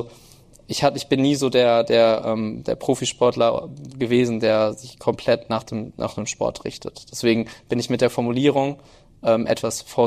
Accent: Münster, North Rhine-Westphalia, Germany; ich komme aus Münster

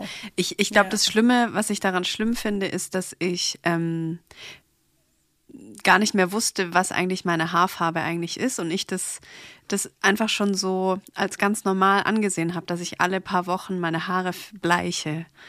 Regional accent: Stuttgart, Baden-Württemberg, Germany; ich komme aus Stuttgart.

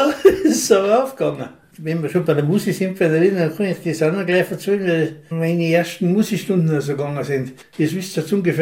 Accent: St. Jakob in Haus, Tyrol, Austria; also born or lived in St. Johann; Ich bin am 14. August 1953 geboren in St. Johann. Ja, ich bin der älteste von 8 Kindern. Ich bin aufgewachsen am Hofenberghof St. Jakob aus.

